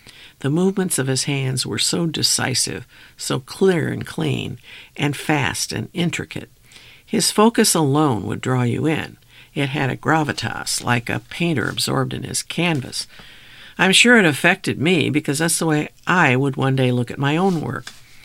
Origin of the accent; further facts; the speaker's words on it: Bronx, New York, United States; One friend, Tommy Negron, who I grew up with in the South Bronx, was a piano tuner